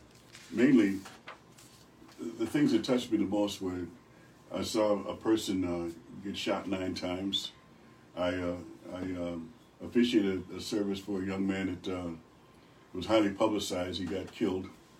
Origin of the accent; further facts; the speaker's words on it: Rochester, New York, United States; I grew up on the west side of Rochester, born and raised in Rochester, New York. And I spent the majority of my life over on the west side until I went to the Navy.